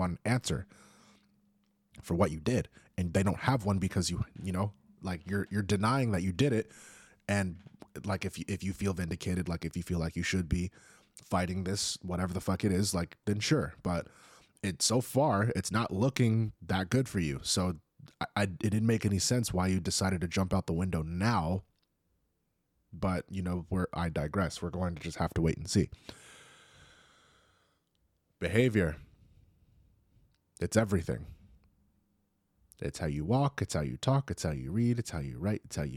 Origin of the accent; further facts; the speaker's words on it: California, United States; I'm born and raised in California.